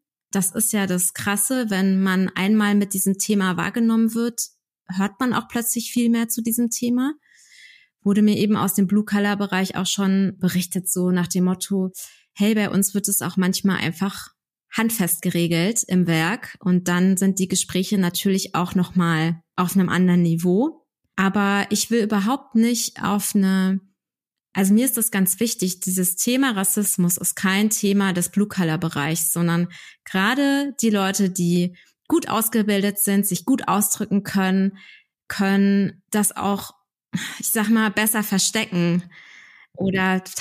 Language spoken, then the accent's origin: German; Rhineland-Palatinate, Germany; Aber ich komme aus der Westpfalz, das war, als ich Kind und Teenager war, die Hochburg für Nazis in wirklich im Westen Deutschlands. Ich bin damit auch aufgewachsen indirekt.